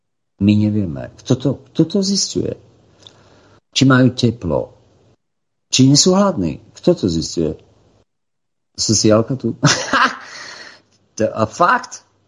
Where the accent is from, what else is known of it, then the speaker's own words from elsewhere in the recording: Bardejov, Prešov Region, Slovakia; ja som z Bardejova